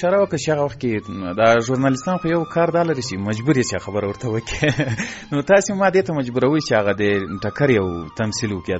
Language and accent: Pashto; Ghazni, Afghanistan; ځکه زه له غزنی څخه یو دوه درې کسان وو